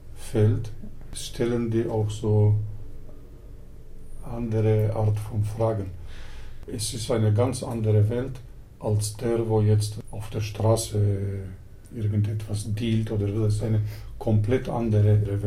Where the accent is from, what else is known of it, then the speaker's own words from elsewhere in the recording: Istanbul, Turkey; Ich komme aus Istanbul. Ich habe auch einen Schweizer Pass.